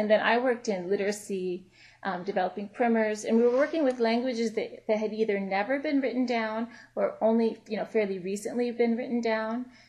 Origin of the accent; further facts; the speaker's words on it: New Jersey, United States; born there; also born or lived in New York / Pennsylvania / Europe / Africa; Europe and Africa and New York and Pennsylvania. I was born in New Jersey, but my family lives in New York and Pennsylvania. I had moved 20 times by the time I was 20.